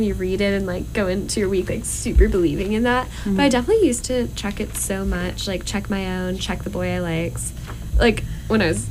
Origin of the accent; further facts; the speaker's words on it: Seattle, Washington, United States; I'm from Seattle.